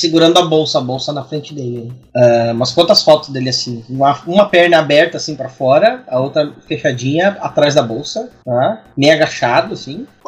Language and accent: Portuguese; Rio Grande do Sul, Brazil; Eu sou gaúcho, tá?